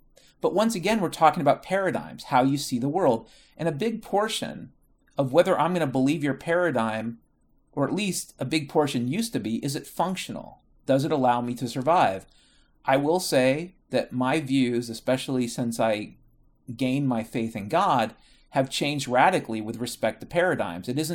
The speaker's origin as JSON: {"language": "English", "country": "Ireland", "said": "You know, I'm an Irishman."}